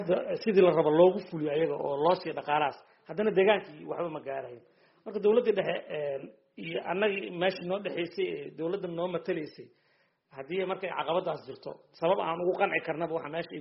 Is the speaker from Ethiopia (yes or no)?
no; Hiran, Somalia; waxaan ka soo jeednaa gobolka Hiiraan maamulka Hirshabeelle ka tirsanahay